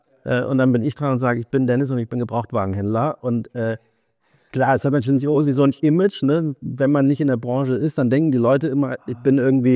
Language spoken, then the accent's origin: German; Baunatal, Hesse, Germany; Ich komme aus Baunatal.